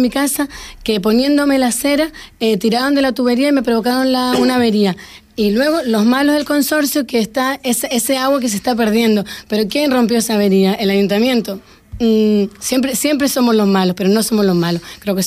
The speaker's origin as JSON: {"language": "Spanish", "region": "Canary Islands", "country": "Spain", "said": "Soy majorera, sí."}